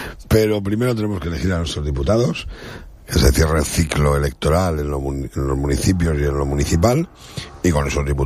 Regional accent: Benidorm, Valencian Community, Spain; Nací, crecí y vivo en Benidorm

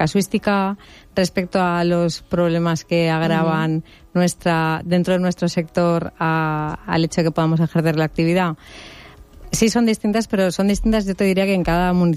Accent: Teruel, Aragon, Spain; born there; Aunque yo no soy valenciana concretamente de la ciudad de Valencia, soy turolense de nacimiento, aunque toda mi familia es alicantina, la verdad es que me siento muy ciudadana del mundo.

